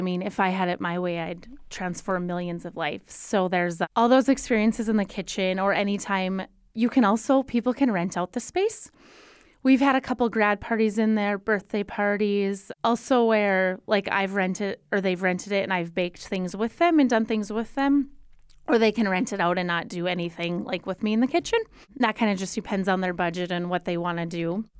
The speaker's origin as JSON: {"language": "English", "region": "North Dakota", "country": "United States", "tie": "born or raised there", "said": "I taught in a really small school in North Dakota. I taught in my hometown."}